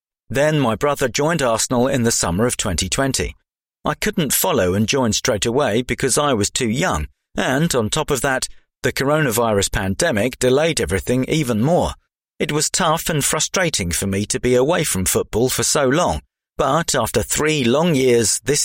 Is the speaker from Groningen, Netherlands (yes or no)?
no; The Hague, South Holland, Netherlands; My first interaction with the ball was on the streets in The Hague in my home country, the Netherlands.